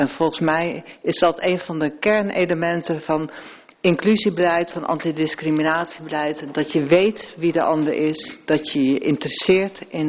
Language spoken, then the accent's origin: Dutch; Groningen, Netherlands; accent: Groningen; Ik heb echt mijn hele jeugd gestreden om mijn Groningse accent te verliezen.